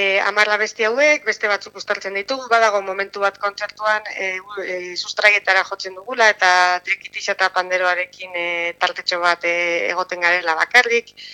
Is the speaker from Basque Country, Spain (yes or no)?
yes; Basque Country, Spain; Durangaldekoa gara